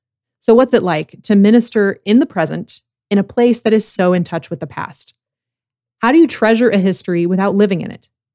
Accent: United States; As an American Anglican, I continue to ask in 2023, what will we do with what we've inherited?

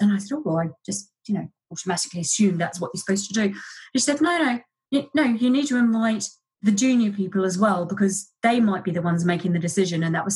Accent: New Zealand; I grew up in New Zealand, left school at 16.

